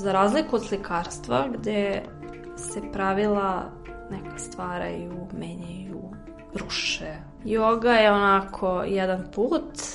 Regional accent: Belgrade, Serbia; iz Beograda sam. Ja sam slikarka.

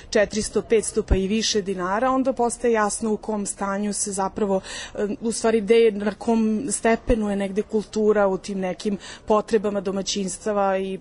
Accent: Belgrade, Serbia

